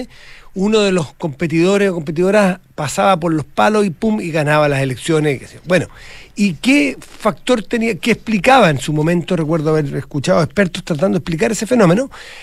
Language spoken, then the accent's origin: Spanish; Argentina; yo soy un ciudadano argentino